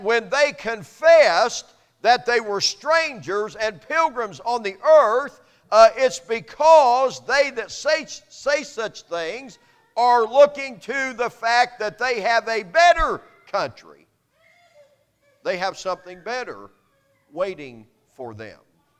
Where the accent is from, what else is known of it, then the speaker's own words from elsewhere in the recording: United States; because I am an American, because I hold citizenship in the great nation, the United States of America